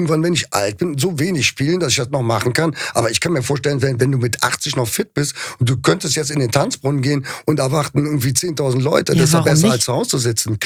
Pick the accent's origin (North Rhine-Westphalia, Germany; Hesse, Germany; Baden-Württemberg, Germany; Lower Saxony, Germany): North Rhine-Westphalia, Germany; Cologne; ich komme aus Ehrenfeld, ich lebe jetzt nicht besonders toll, ich habe da ein kleines Häuschen